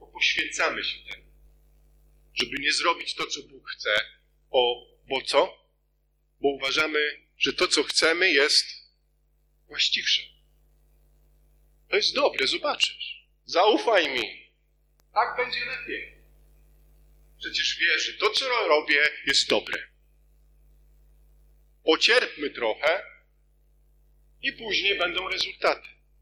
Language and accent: Polish; Świnoujście, West Pomeranian Voivodeship, Poland; Ja też urodziłem się nad morzem. Świnoujście. Urodziłem się nad morzem